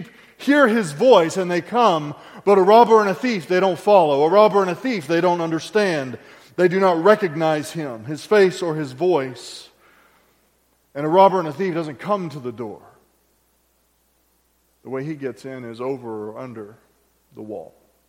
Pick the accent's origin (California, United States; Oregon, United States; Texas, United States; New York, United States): Texas, United States; My exposure to shepherds was growing up in South Central Texas.